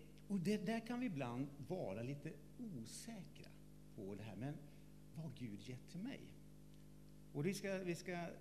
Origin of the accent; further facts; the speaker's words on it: Västerås, Västmanland County, Sweden; jag kommer ifrån Västerås ursprungligen. Har båda föräldrarna uppvuxna på Gotland, så jag är lite halvgotlänning.